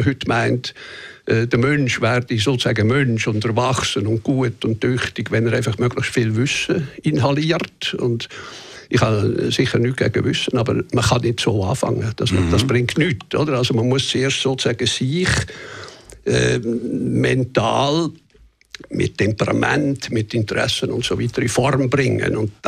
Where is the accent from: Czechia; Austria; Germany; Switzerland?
Switzerland; Beromünster, Lucerne; Also ich bin in Beromünster aufgewachsen, das ist kleine Flecken im Luzerner Land.